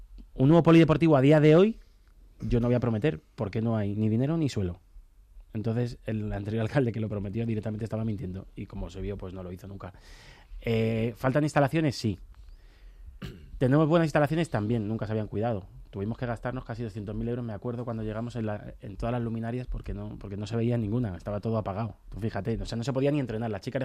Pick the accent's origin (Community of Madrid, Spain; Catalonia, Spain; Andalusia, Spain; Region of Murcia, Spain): Community of Madrid, Spain; Arganda del Rey; para las quienes somos de Arganda, de que viene mucha gente también de fuera